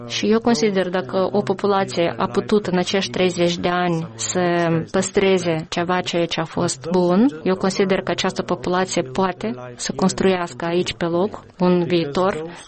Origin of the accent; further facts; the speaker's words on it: Albania; Romanian is a second language; Eu vin din Albania, sunt originar din Albania